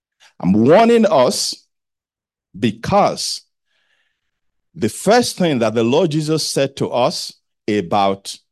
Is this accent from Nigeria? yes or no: yes; Nigeria; Yeah, I'm going to check the part of Nigeria that I'm from.